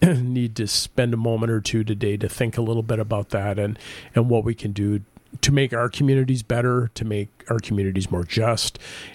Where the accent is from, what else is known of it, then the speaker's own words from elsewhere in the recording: North Carolina, United States; born there; I was born in North Carolina in 1963.